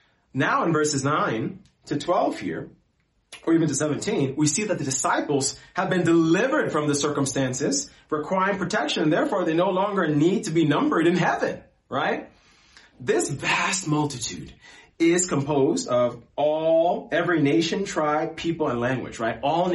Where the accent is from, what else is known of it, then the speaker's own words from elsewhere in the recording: United States; as an American, being in the U.S., my wife as well, We've dealt with prejudice from time to time.